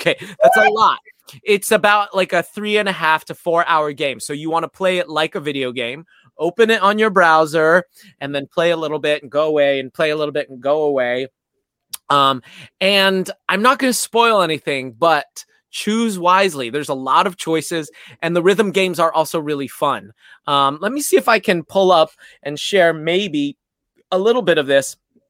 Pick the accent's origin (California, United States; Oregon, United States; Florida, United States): Florida, United States; Winter Haven; Winter Haven. Different than Winter Park, Winter Garden, Winter Springs. Winter Haven.